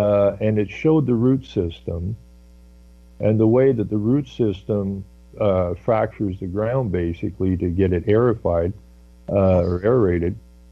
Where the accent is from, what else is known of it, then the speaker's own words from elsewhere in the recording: Ontario, Canada; But I mean, we grew up in the Ottawa Valley.